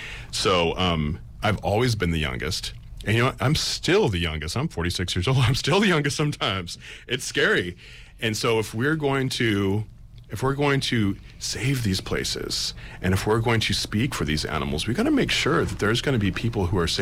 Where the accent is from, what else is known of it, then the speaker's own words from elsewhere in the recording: California, United States; I'm from the Bay Area, so I'm used to a multicultural, multiracial surroundings. And so when I moved up north